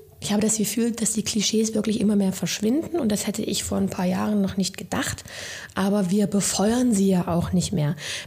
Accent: East Germany, Germany; Ob das ein Nachteil als Ossi ist oder auch ein Nachteil, weil ich eine Frau bin, kommt ja dann auch noch zusammen.

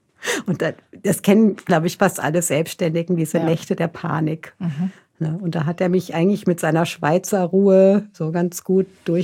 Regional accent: Hesse, Germany; als Hessin

